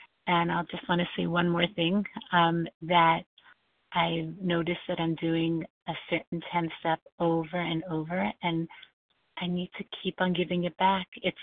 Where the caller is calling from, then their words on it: New York, United States; calling from New York.